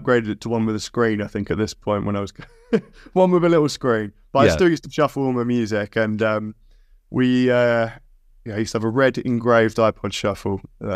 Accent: Brighton, South East England, United Kingdom; So I say I'm from Brighton

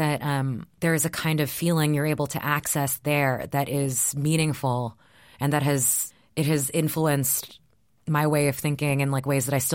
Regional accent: Texas, United States; It was like the world that I grew up in Texas.

